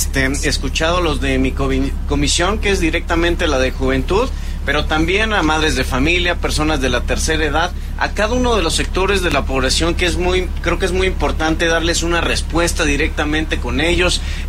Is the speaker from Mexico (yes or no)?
yes; Tequisquiapan, Querétaro, Mexico; San Juan del Río, Tequisquiapan, que es de donde soy